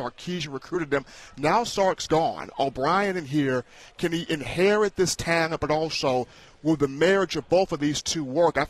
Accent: Alabama, United States; I grew up in Perry County, which is an hour south of okay. Tuscaloosa.

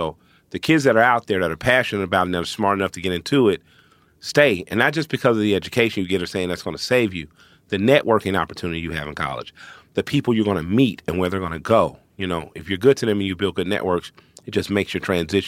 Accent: Atlanta, Georgia, United States; Like I'm from Atlanta. Like Atlanta is the Bay Area part deuce.

